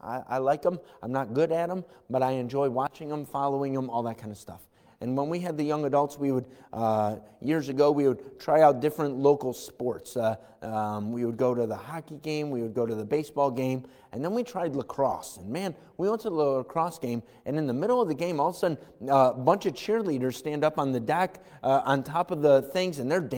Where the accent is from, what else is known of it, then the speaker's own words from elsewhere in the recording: United States; Yeah, but I'm an American. I understand that.